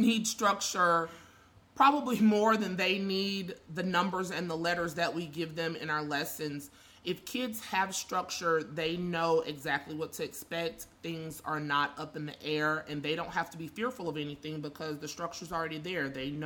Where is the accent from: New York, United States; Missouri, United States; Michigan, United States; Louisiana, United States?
Louisiana, United States; And because I grew up in Louisiana, school's not really a thing for anybody, but school was my thing.